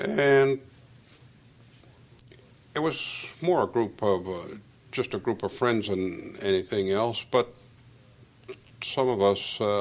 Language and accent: English; Northfield, Minnesota, United States; which I think of as my hometown, in the 1940s and 1950s.